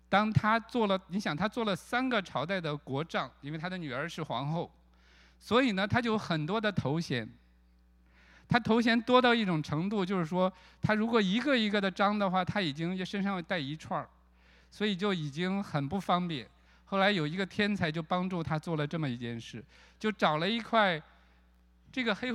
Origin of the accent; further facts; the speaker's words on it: Shaanxi, China; 在我们陕西，我是陕西人，